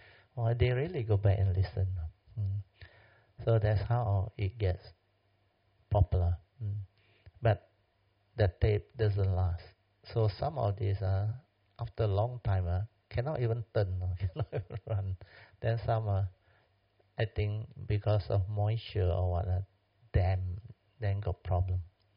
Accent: Malaysia; So I told him, we are from Malaysia.

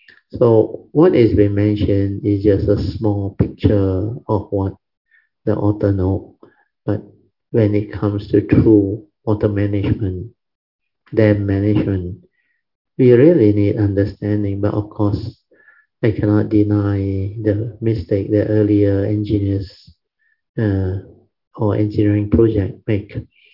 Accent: Kedah, Malaysia; Some the land are very flat, like our Kedah Plain and many other plains. Kedah is my hometown, my state.

